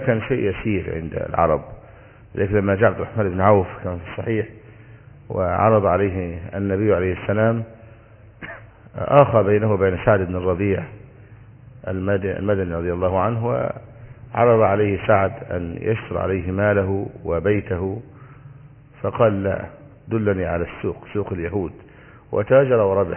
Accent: Egypt; وهذه البلاد لا يعرفون الدجاجات إلا على سبيل النزهة، خلاف عندنا في مصر.

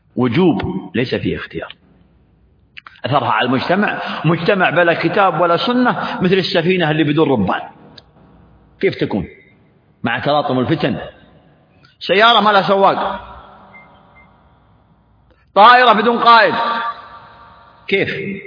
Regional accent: Saudi Arabia; عندنا في المملكة العربية السعودية

